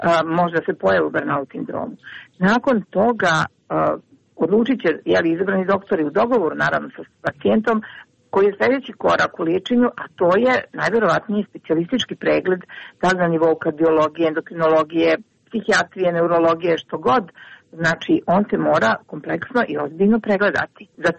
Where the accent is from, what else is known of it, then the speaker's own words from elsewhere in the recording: Montenegro; ono što je često sada situacija kod nas u Crnoj Gori jeste da jedan broj lekara i drugih zaposlenih u drugim organizacijama radi mnogo više